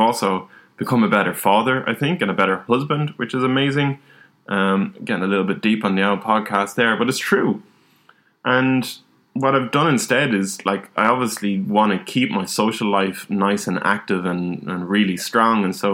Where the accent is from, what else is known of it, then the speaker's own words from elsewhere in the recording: Ireland; growing up in Ireland, drinking is a big part of society.